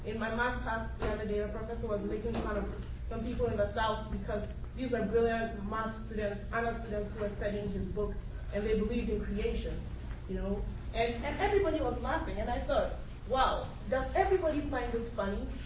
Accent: Ghana; even I come from Ghana in West Africa

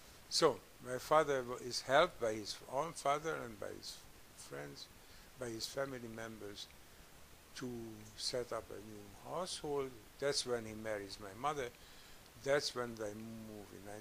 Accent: Budapest, Hungary; English is a second language; also born or lived in Székesfehérvár; I was born in Székesfehérvár in 1926, May 11, 1926. And 3 weeks later, the whole family moves to Budapest.

